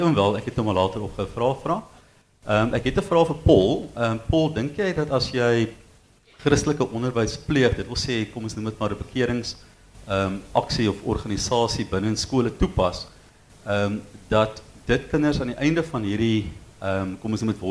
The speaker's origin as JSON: {"language": "Afrikaans", "town": "Worcester", "region": "Western Cape", "country": "South Africa", "tie": "born or raised there", "said": "ek as kind op Woester op school"}